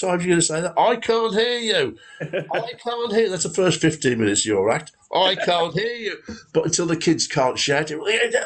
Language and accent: English; West Bromwich, West Midlands, United Kingdom; because I come from West Bromwich.